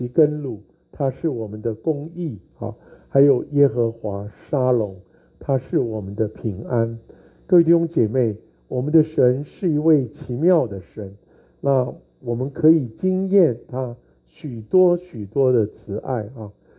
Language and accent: Chinese; Taiwan; 那我想我来自台湾